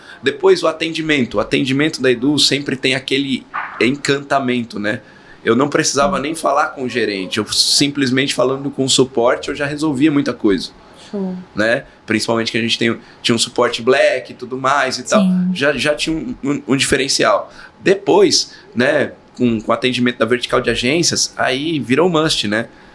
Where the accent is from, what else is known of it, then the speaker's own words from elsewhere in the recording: São José do Rio Preto, São Paulo, Brazil; Eu sou de São José do Rio Preto.